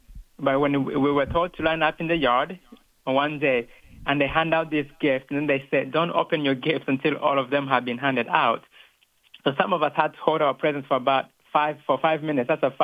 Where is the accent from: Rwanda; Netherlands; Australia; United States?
Rwanda; English is a second language; I was born and raised in Rwanda at a time when tribal unrest was at its greatest back in the 90s